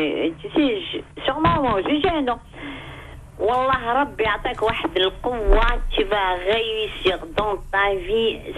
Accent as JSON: {"language": "French", "country": "Algeria", "said": "je lui dis je suis algérienne"}